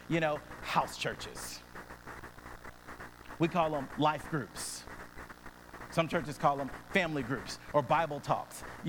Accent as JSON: {"language": "English", "town": "Atlanta", "region": "Georgia", "country": "United States", "tie": "born or raised there", "said": "I was born and bred in Atlanta, as we say. Went to high school and college here. My family's here."}